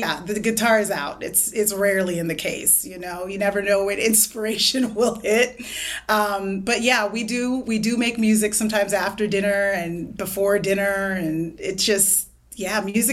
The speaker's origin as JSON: {"language": "English", "region": "New Hampshire", "country": "United States", "tie": "born there", "moved": "yes", "said": "I was born in New Hampshire. By way, my family came from Port-au-Prince, the capital of Haiti."}